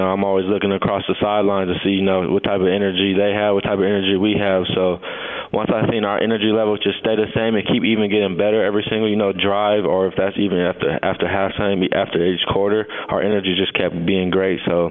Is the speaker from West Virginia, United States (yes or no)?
no; Arizona, United States; That's my brother. We went to the same high school. We're both from Arizona.